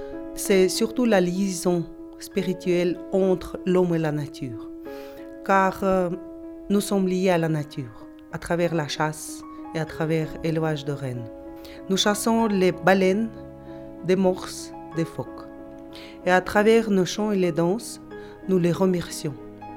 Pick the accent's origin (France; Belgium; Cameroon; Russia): Russia; Chukotka Autonomous Okrug; now in Les Hauts-Geneveys, Switzerland; Je viens de Tchoukotka, région autochtone de la Russie, au détroit de Bering, juste en face de l'Alaska. J'habite actuellement au Haut-Genève, canton de Neuchâtel.